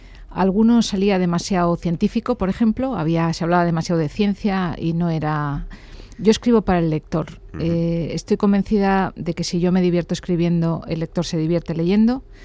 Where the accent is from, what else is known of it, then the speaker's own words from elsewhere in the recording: Bilbao, Basque Country, Spain; Bueno, es que los que somos de Bilbao conocemos.